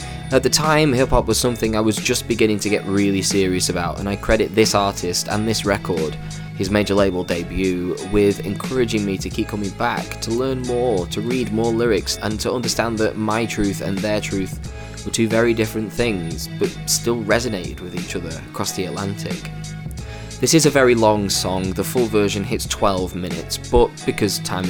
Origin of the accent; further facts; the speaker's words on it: Stockport, North West England, United Kingdom; also born or lived in Manchester; when I was 18, I left my hometown of Stockport, moved 7 or 8 miles up the road into Manchester, which felt like a big city when I was 18.